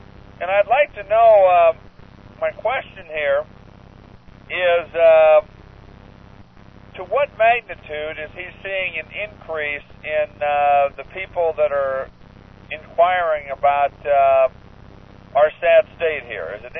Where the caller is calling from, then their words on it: Omaha, Nebraska, United States; from Omaha.